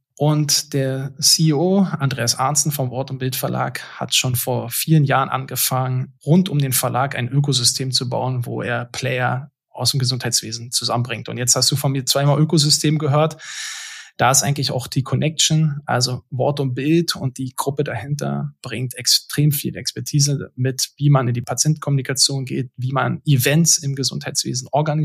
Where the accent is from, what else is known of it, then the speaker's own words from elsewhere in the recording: Berlin, Germany; born there; geboren in Berlin.